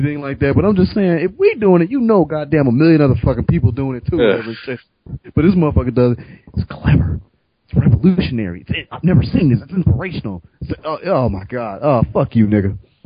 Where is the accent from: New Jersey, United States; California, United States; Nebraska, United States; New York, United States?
California, United States; Compton; But then growing up in Compton, you know, you see black people around